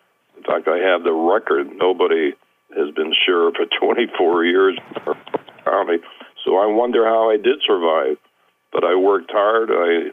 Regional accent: Springfield, Massachusetts, United States; Well, as far as me personally, I'm from Springfield, Mass, and I joined the Army in 1950

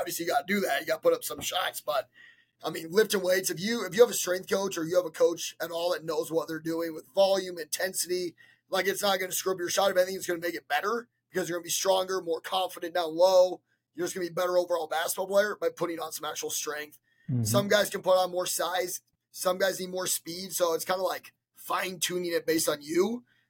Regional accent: Memphis, Tennessee, United States; So I came up here from Memphis, Tennessee, a high school down in Memphis where basketball was like live or die basketball down in Memphis.

